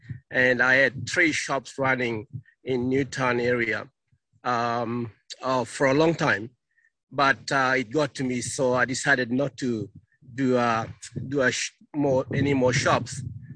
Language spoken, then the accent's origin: English; Papua New Guinea; because I come from Papua New Guinea.